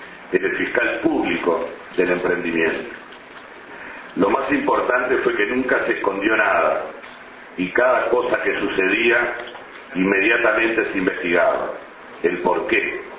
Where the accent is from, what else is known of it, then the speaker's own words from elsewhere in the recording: Fray Bentos, Río Negro, Uruguay; especialmente para la gente de mi pueblo de Fraiventos